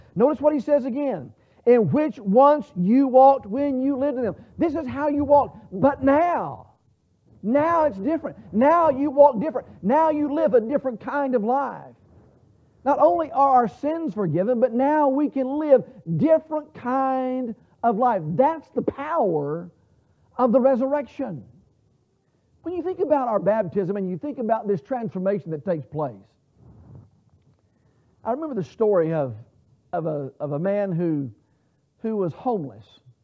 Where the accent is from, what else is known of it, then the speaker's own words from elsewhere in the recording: Dallas, Texas, United States; you already know I'm from the Dallas area. And being from the Dallas area, being a Texan, when I was born, and from the time of my earliest memory, I have been